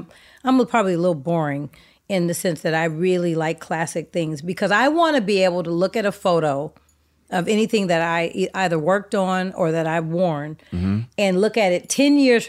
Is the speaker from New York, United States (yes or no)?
no; Oakland, California, United States; So, growing up in Oakland, you were … or you were